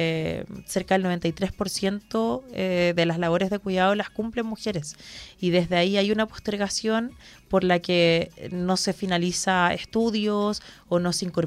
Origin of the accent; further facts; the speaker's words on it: Santiago, Santiago Metropolitan Region, Chile; Soy de Santiago y vivo hace 3 años también en la región de O'Higgins